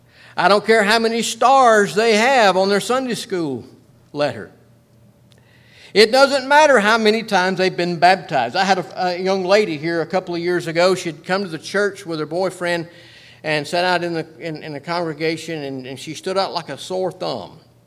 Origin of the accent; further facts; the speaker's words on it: Georgia, United States; being from North Georgia. I'm sure you can't tell that by my accent. But being from North Georgia, I've heard this.